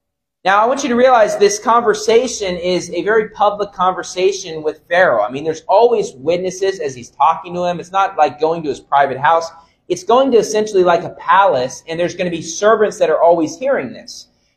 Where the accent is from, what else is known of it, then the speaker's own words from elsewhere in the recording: West Virginia, United States; And I would say that growing up in West Virginia, I'll say this, every single year it hailed